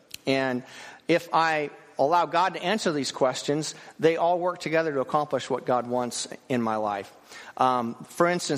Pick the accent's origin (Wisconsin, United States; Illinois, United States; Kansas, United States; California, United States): Kansas, United States; Wichita; I grew up in Wichita.